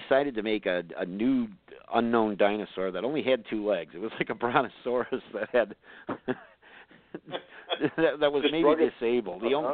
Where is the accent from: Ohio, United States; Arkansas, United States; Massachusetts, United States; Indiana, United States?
Ohio, United States; Bedford Heights; I grew up in Bedford Heights. Well, I didn't grow up. I got older.